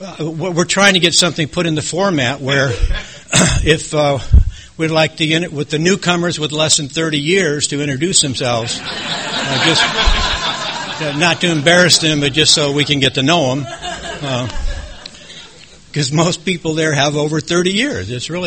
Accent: Las Vegas, Nevada, United States; also born or lived in Compton / Chino; You know, I was born in Compton, and he thought it was too bad there, so he moved us to Chino. and then he thought Chino was a little rough, so he moved us to Las Vegas.

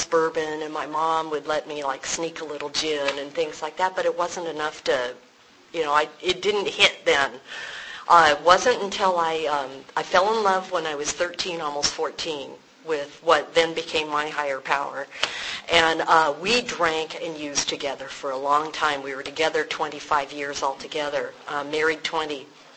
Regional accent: Ocean Beach, United States; I grew up in Ocean Beach in the 60s.

